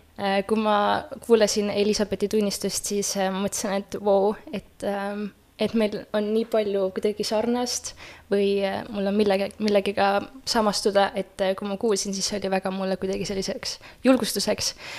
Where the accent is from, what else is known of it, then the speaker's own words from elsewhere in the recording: Paldiski, Harju County, Estonia; ma olen Paldiskist, ma olen 23-aastane